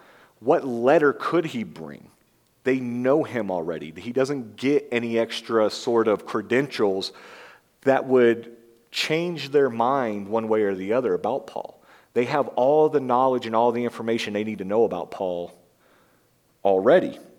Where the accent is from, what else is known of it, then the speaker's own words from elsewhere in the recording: the South, United States; Yeah, I know Wayne. I'm from the South. Don't hate me.